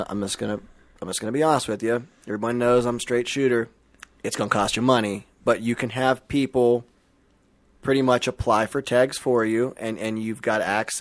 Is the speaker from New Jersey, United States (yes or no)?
yes; New Jersey, United States; I'm from New Jersey. I've never hunted out west.